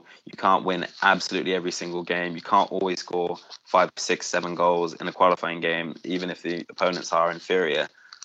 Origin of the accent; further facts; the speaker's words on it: England, United Kingdom; born there; I was born in England